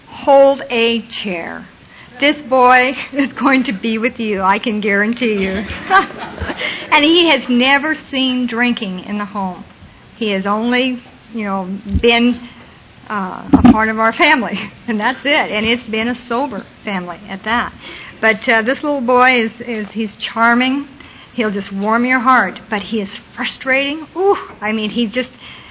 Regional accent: Toledo, Ohio, United States; born there; she had me in Toledo, Ohio, in the Maumee Valley Hospital.

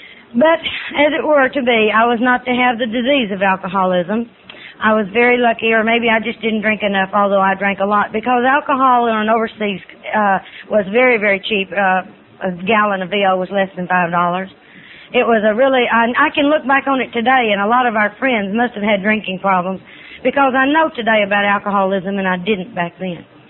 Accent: Arkansas, United States; Because, see, I'm from Arkansas. I don't know the first thing about a toboggan.

